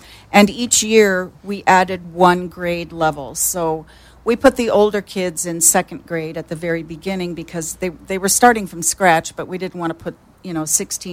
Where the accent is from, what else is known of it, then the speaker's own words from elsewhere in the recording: Laguna Beach, California, United States; So Laguna's my hometown, and I've just always been here. I have a business here, and so I'm a Lagoonian